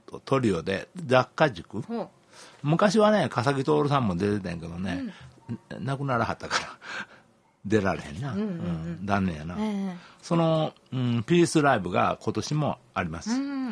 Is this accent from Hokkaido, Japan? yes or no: no; Kyoto, Japan; あんまり僕京都人やから尼崎って行かないから